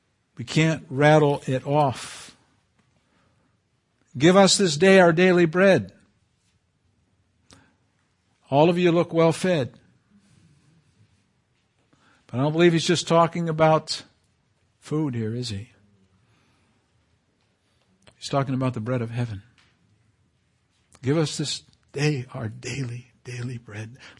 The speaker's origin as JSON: {"language": "English", "region": "Canary Islands", "country": "Spain", "tie": "born or raised there", "said": "I remember growing up in the Canary Islands and was a Roman Catholic country with no freedom for anyone else."}